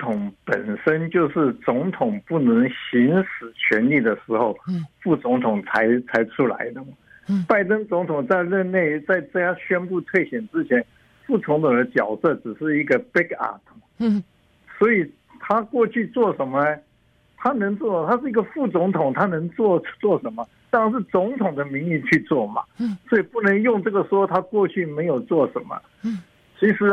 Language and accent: Chinese; California, United States; 只是我们加州人 觉得有这个荣耀